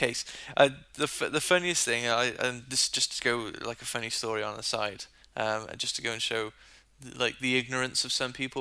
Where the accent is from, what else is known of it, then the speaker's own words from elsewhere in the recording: Wales, United Kingdom; born there; he's English, and I was born in Wales, so we always had this rivalry going on.